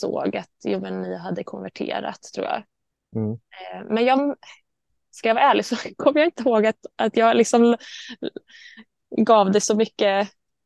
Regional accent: Gothenburg, Västra Götaland County, Sweden; Och sen när jag flyttade från Göteborg för att läsa på Musikhögskolan

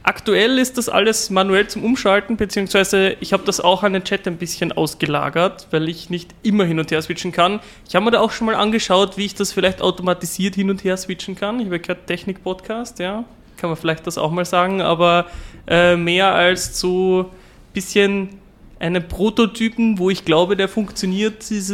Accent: Klagenfurt, Carinthia, Austria; accent: Carinthian; Also ich komme ursprünglich aus Klagenfurt und ich habe tatsächlich angefangen mit Dialekt

